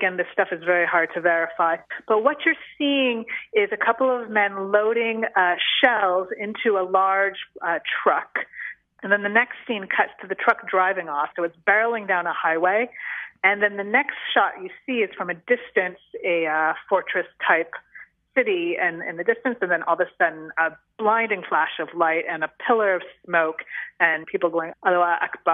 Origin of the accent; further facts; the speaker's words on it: California, United States; I actually was just in Syria and met in the city of Homs an American straight from my hometown in California who was fighting for Assad.